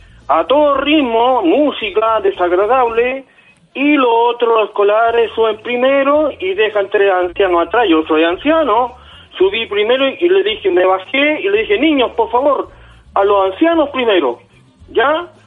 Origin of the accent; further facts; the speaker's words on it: San Antonio, Valparaíso, Chile; moved away; Yo soy de Puerto San Antonio. Llevo 5 años aquí y allá no se ven estas cosas.